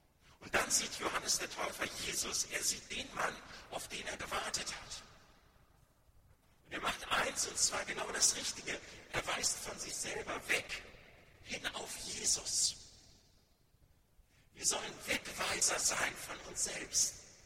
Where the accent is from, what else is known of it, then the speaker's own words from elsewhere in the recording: Bremen, Germany; Und Pleroma, das ist nun uns als Bremer gut vertraut, auch gerade mit, im Hinblick auf die Hafenstadt und mit Blick auf die Weser.